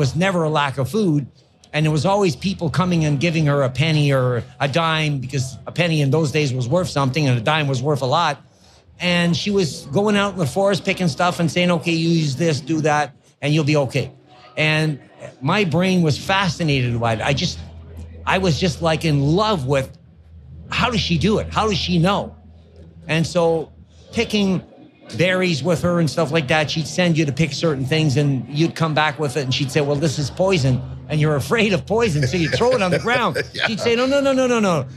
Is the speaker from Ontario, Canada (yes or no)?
yes; Ontario, Canada; I grew up in Northern Ontario in a little town called Callum, Ori Township. And my father was a Beothuk Native Indian of Newfoundland